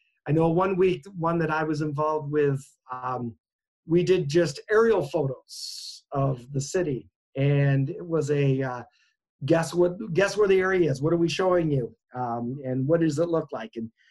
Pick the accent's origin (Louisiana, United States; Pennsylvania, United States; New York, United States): New York, United States; now in Sioux Falls, United States; I didn't grow up here in Sioux Falls either. I grew up in Western New York and came out here to go to college at Augie